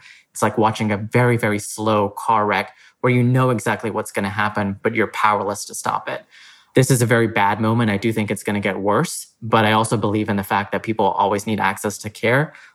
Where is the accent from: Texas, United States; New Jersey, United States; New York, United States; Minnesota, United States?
Texas, United States; I think, again, growing up in Texas, this is not new for me.